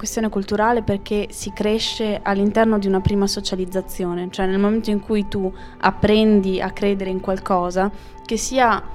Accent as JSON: {"language": "Italian", "region": "Veneto", "country": "Italy", "said": "so che in quanto veneto è difficile non vedere e non sentire delle bestemmie in giro"}